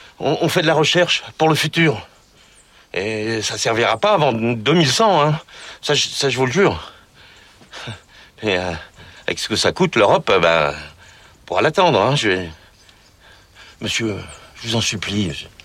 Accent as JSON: {"language": "French", "town": "Lyon", "region": "Auvergne-Rhône-Alpes", "country": "France", "said": "Non, je suis de Lyon."}